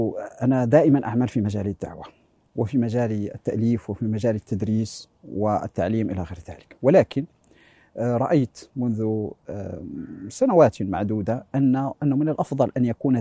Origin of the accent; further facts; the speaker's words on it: Marrakesh, Marrakesh-Safi, Morocco; فإذا أنا ولدت في مدينة مراكش ودرست دراستي الابتدائية والثانوية